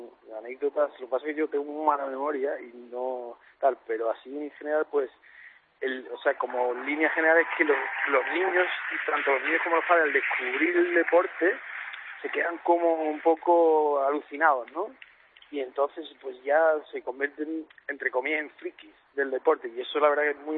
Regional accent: Seville, Andalusia, Spain; yo soy de Sevilla.

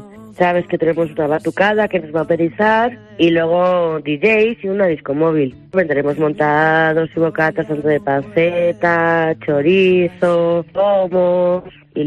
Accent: Orche, Castilla-La Mancha, Spain; otra asociación tenemos en mi pueblo que es muy importante, que hay un mogollón, que es San Vicente de Paúl, que nos donan la carne, como el Ayuntamiento de Orche

